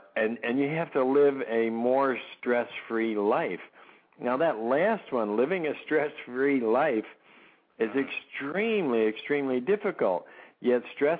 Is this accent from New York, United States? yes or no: yes; New York, United States; now in Wisconsin, United States; No, I was actually born and raised in New York, but then I moved to Wisconsin in 1970.